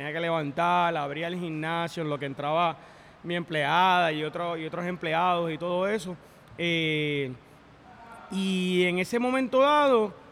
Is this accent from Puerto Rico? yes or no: yes; Trujillo Alto, Puerto Rico; yo soy nativo de Trujillo Alto. Después de Trujillo, o sea, nacido y criado en Trujillo Alto. Y pues mi mamá se muda con mis papás al área de Carolina, en los campos, entre medio de Trujillo Alto y Carolina. Y pues ahí me mantuve.